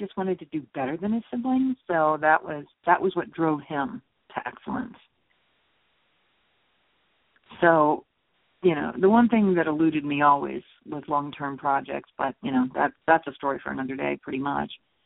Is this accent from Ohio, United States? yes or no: yes; Ohio, United States; One in my home state of Ohio